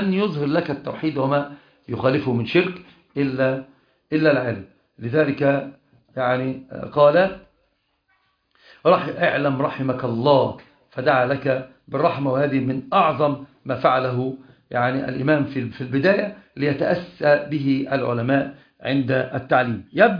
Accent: Egypt; عندنا في مصر عشان تعرفوا احنا المصريين هم لا نجهل شيئا

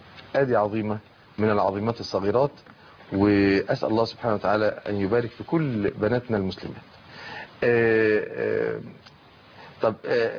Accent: Egypt; عندنا في مصر

